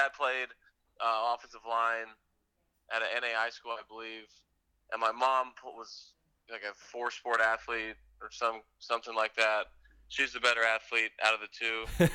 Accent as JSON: {"language": "English", "town": "Tampa", "region": "Florida", "country": "United States", "tie": "born or raised there", "said": "I loved growing up in Tampa. It was great weather."}